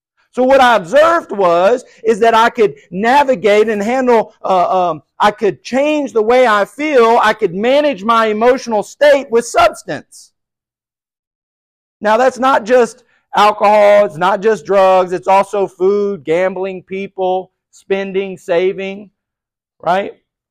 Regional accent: the South, United States; I'm from the South. You must say yes, ma'am, no, ma'am.

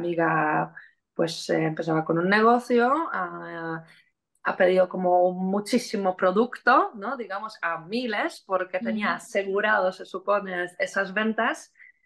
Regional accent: Poland; Spanish is a second language; soy de Polonia, soy polaca.

